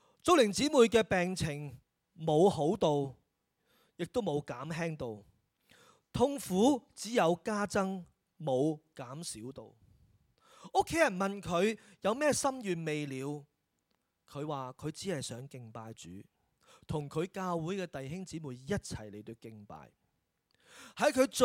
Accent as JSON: {"language": "Cantonese", "country": "China", "said": "我哋中国人就最识得谦卑噶啦"}